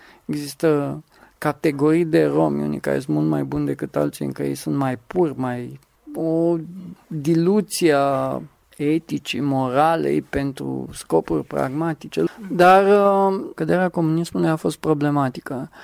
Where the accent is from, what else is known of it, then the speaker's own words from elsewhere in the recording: Craiova, Dolj, Romania; also born or lived in Caransebeș; Familia e amestecată din Budrea, taică-mi vine din Ghelmegea, am crescut în Caransebeș, după aceea în Craiova, deci e mai amestecat.